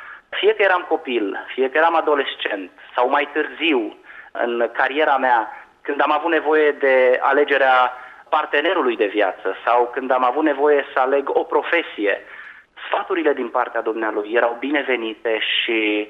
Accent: Brăila, Brăila County, Romania; Am crescut în Brăila, m-am născut acolo

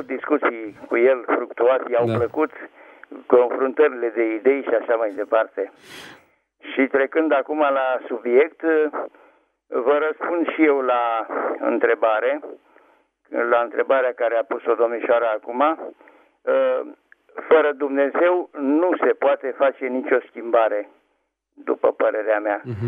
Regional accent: Bucharest, Romania; sunt din București

